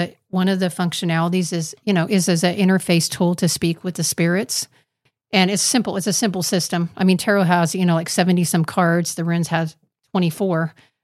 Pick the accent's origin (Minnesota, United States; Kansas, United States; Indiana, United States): Kansas, United States